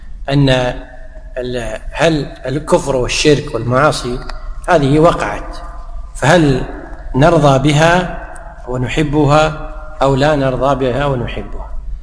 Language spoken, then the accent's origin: Arabic; Kuwait; حتى عندنا في الكويت في بعض الشوارع الكاميرات موضوعة شاشاتها في مركز المرور.